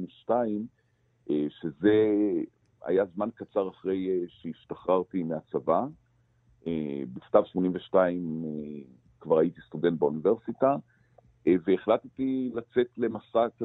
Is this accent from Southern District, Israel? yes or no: no; Jerusalem, Jerusalem District, Israel; כי גם אני, אתה יודע, גדלתי בחברה מסוימת, בשכונה מסוימת, בעיר מסוימת, אני ירושלמי